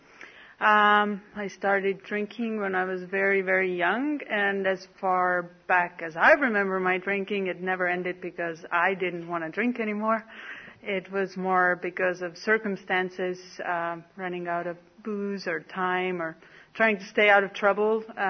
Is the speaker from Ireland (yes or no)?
no; Estonia; also born or lived in San Francisco; now in San Diego, United States; And I'm not really from San Francisco. I lived in San Francisco for 6.5 years. Now I'm from San Diego. Before that, I was from Estonia.